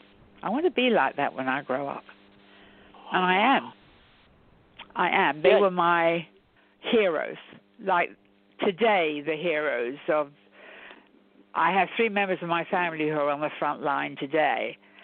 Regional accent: London, United Kingdom; moved away as an adult; I'm half English, half Irish, but I was brought up in London, so I'm a Londoner. And then I came over here in 1968, but London's my home.

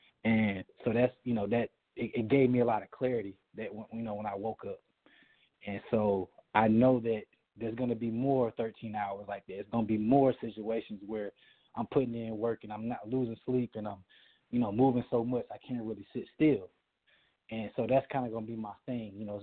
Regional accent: Jackson, Mississippi, United States; now in Atlanta, United States; No, I actually live in Atlanta. I'm from, you know, I was raised in Jackson, Mississippi, though.

